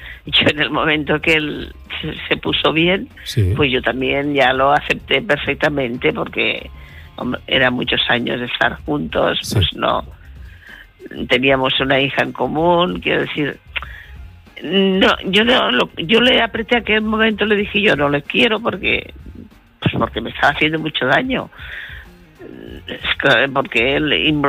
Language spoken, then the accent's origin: Spanish; Barcelona, Catalonia, Spain; Yo soy de Barcelona.